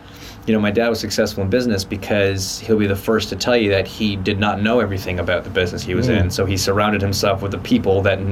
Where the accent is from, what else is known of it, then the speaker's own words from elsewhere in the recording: Markham, Ontario, Canada; growing up in Canada was great, man. I love it there. You know, that's home. That will always be home. We grew up in a little suburb in a town called Markham outside the east side of Toronto.